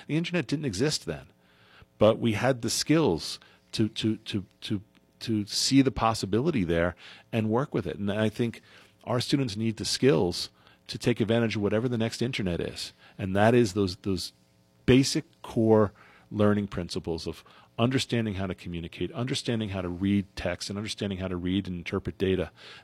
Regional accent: East Coast, United States; I said earlier this feels more Midwestern than the East Coast, because I grew up on the East Coast.

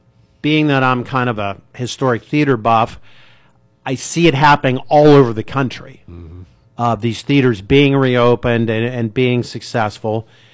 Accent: Butler, United States; Growing up, I grew up on East Pearl Street, same street I live on today, and my grandparents lived the street below me.

